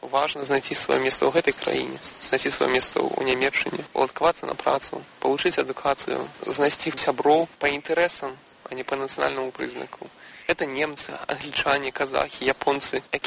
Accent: Belarus; Ми разом не тому, що ми білоруси, а тому, що нам добре разом, і ми білоруси.

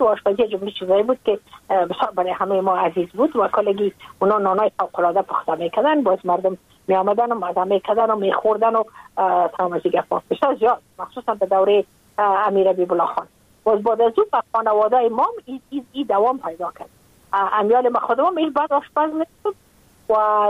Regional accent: Afghanistan; ما اگر افغان استم، ما مربوط افغانستان استم، من مربوط نیم سرزمین نازمین هستم

